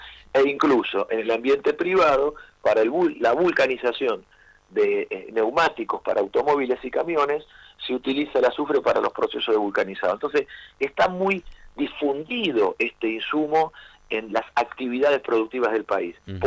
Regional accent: Argentina; Somos argentinos prácticos

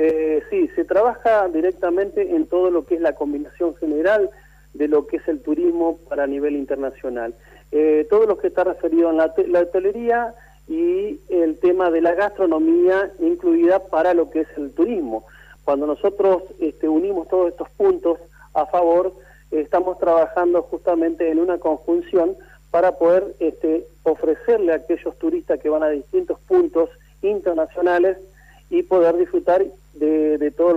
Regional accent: Argentina; soy el único argentino que ha quedado directamente para presentar estos circuitos turísticos

